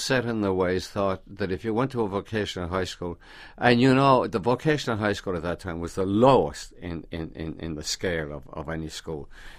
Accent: Ireland; And then, no, I'm Irish.

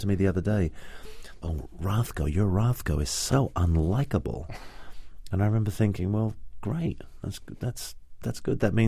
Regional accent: England, United Kingdom; born there; I'm English. I was born here. I'm English.

